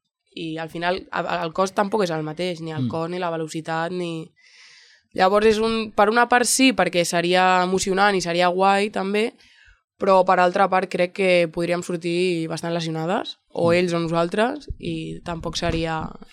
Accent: Castellar del Vallès, Catalonia, Spain; Jo he vingut aquí perquè sóc de castellà, jo sóc de castellà

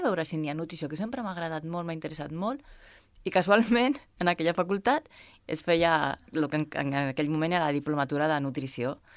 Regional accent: Barcelona, Catalonia, Spain; born there; also born or lived in Madrid / Reus; Jo vaig néixer a Barcelona.

